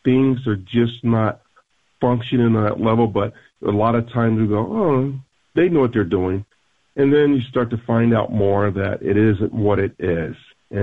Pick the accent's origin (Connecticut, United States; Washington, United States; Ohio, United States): Connecticut, United States; I'm from Connecticut.